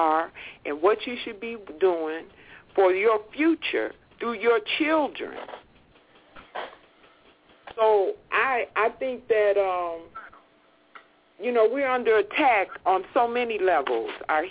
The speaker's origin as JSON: {"language": "English", "region": "Southern United States", "country": "United States", "said": "Well, I'm not a race mixer, but I was raised that way. I'm from the South."}